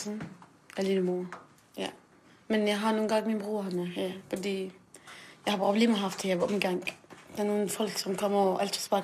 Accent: Iraq; Danish is a second language; now in Copenhagen, Denmark; Landet? Irak. Ja, Irak. Og så bor jeg her på 12 år siden, eller 13 år siden. Kom med mine forældre.

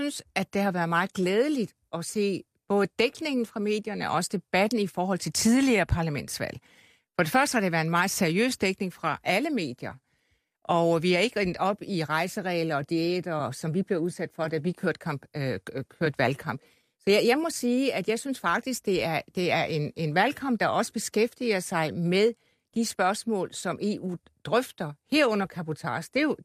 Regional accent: Region of Southern Denmark, Denmark; Og det er jo som Fynbo, synes jeg, rigtig godt

